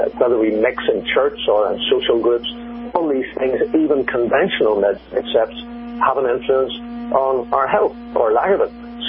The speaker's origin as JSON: {"language": "English", "town": "Belfast", "region": "Northern Ireland", "country": "United Kingdom", "tie": "born or raised there", "said": "Paul happens to come from my hometown, Belfast, and he was home here a few weeks ago, and I interviewed him."}